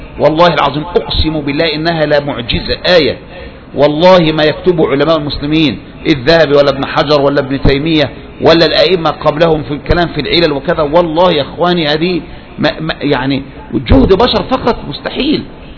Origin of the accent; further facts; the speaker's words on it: Upper Egypt, Egypt; ده عندنا في الصعيد، ده عندنا مش عارف ايه